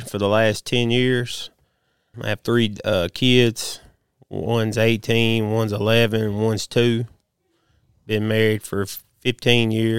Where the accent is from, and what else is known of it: Pulaski, Tennessee, United States